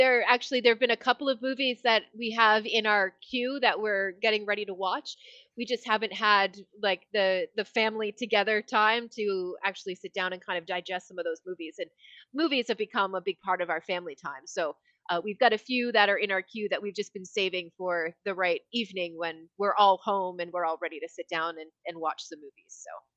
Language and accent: English; Halifax, Nova Scotia, Canada; To tell you that Halifax is incredibly proud of that achievement is a ridiculous understatement.